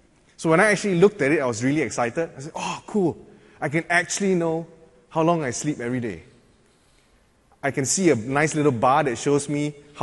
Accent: Malaysia; So I'm from Malaysia. … I'm from Infant Consulting Group. I work out of the Singapore office. I'm actually based in Malaysia, so I live in Malaysia.

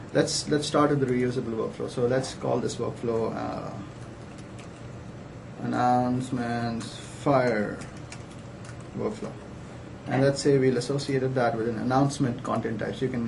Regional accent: Pakistan; moved away as an adult; now in United States; So I'm from Pakistan, and I got hired from Pakistan by Microsoft

